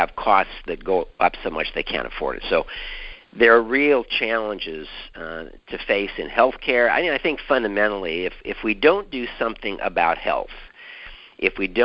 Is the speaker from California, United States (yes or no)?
yes; California, United States; growing up in California from the standpoint of working in workers' comp